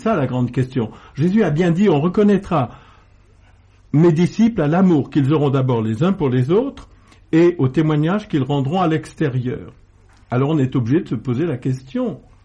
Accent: France; Mais je me sens français, je me sens membre de ce pays, j'ai fait les beaux-arts, j'aime la musique, je vis dans ce pays

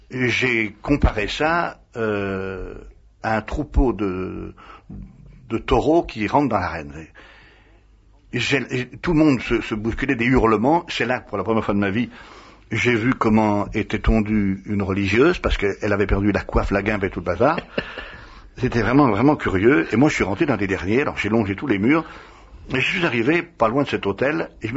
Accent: France; moi je suis français, nous on garde la tête froide

